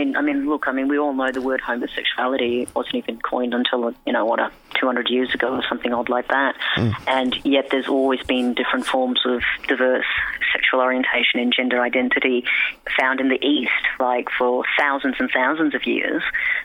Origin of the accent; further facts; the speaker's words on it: Pakistan; I think having lived in Pakistan and being Pakistani myself